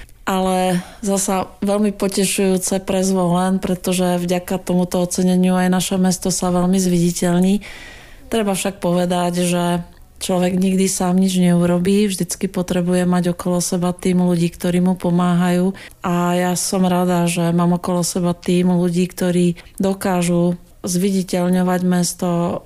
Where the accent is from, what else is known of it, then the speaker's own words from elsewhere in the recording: Brno, South Moravian Region, Czechia; moved away as an adult; now in Banská Bystrica, Slovakia; Ja som sa narodila v Brne, vyrastala som tam, no a išla som študovať na vysokú školu do Banskej Bystrice a ďaleko som sa od nej už potom nepohla.